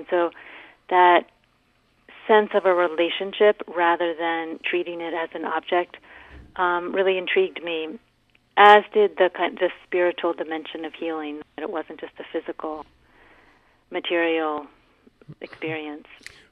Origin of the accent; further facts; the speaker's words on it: West Virginia, United States; And, you know, and I'm from West Virginia